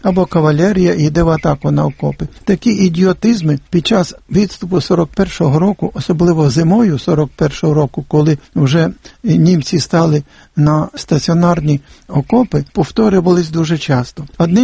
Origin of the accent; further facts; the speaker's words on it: Kremenets, Ternopil Oblast, Ukraine; Я сам з Волині, ми жили на Волині, в Кременці